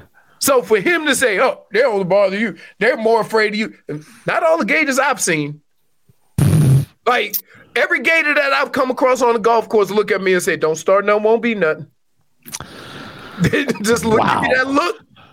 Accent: Louisiana, United States; I don't, and I'm from Louisiana too, so I was scared in.

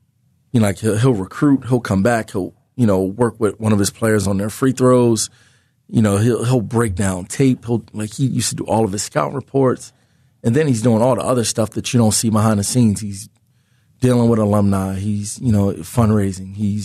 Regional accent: Philadelphia, Pennsylvania, United States; in my hometown in the Big Five as a Philly guy, young kid growing up in the city.

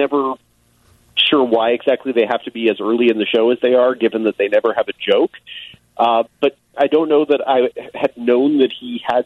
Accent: California, United States; As a Californian myself, I am amused by the Californians.

